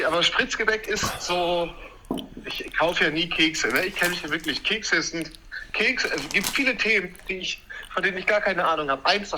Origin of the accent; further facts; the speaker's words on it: Münster, North Rhine-Westphalia, Germany; Ich bin in meiner alten Heimat in Münster zu Besuch